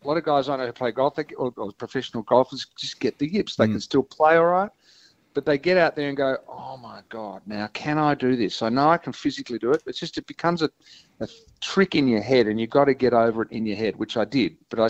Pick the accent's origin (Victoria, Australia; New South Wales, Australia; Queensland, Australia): Victoria, Australia; Melbourne; We're from Melbourne.